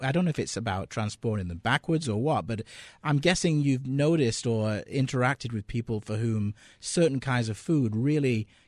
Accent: North West England, United Kingdom; I grew up in Lancashire in the north of England

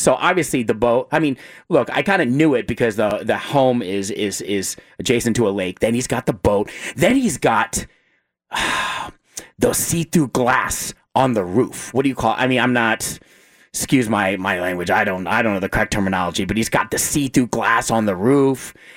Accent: Falls Church, Virginia, United States; Originally, I'm from Falls Church, Virginia, and there's an area, a really well-to-do area, Lake Barcroft, right?

